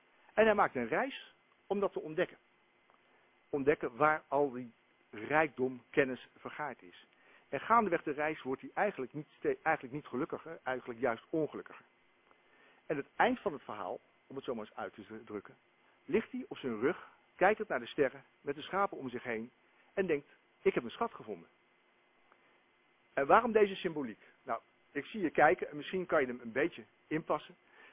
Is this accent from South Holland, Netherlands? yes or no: yes; Delft, South Holland, Netherlands; Ik kom uit Delft, dus voor mij zijn het nog steeds de 3B-gemeentes.